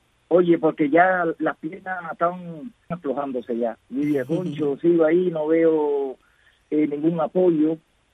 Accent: Cuba; la diversidad de nuestra cultura como cubanos

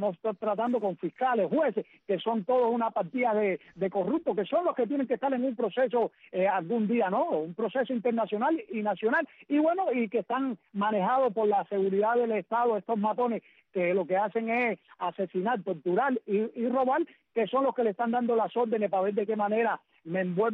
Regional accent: Cuba; como pueblo, como ciudadanos y como cubanos

